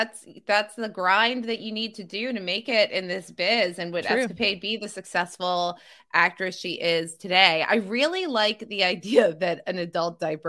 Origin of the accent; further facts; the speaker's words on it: New Jersey, United States; I'm from New Jersey. Mm-hmm. It was always like a Jersey Shore type of destination.